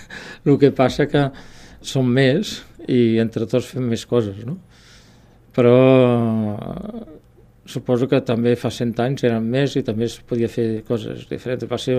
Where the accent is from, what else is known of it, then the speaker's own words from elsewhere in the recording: Tarragona, Catalonia, Spain; soc de Tarragona, no? I encara que sí, és veritat que m'he vinculat molt més al Priorat des de fa 25 anys o des de fa més aviat 35